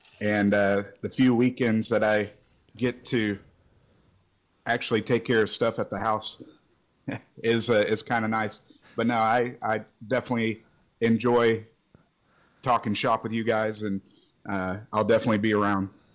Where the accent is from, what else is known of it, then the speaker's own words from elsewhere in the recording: Atascocita, Texas, United States; I grew up in Atascocita.